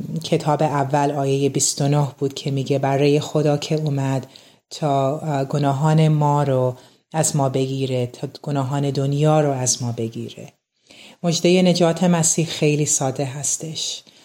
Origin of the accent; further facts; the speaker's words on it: Iran; I was born and raised in Iran, and I came to know the Lord Jesus Christ in late 2006.